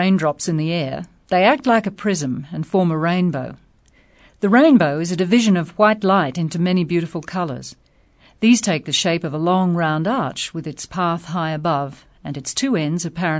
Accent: Brisbane, Queensland, Australia; born there; I was born in Brisbane in Queensland. Queensland's the northeast state of Australia. It's the pointy bit at the top. And Brisbane, the capital, where I was born, is in the southeast corner.

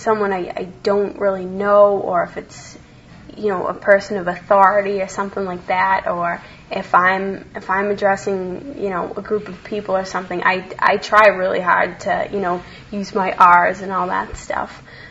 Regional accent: Boston, Massachusetts, United States; I was born and raised in Dorchester. Technically, I was born in Quincy, but I've lived my entire life in Dorchester. I haven't spent any time outside of the Boston area.

